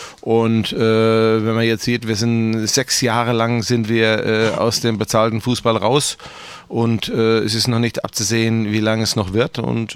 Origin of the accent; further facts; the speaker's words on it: Wiesbaden, Hesse, Germany; dass ich hier eigentlich gebürtiger Wiesbadener bin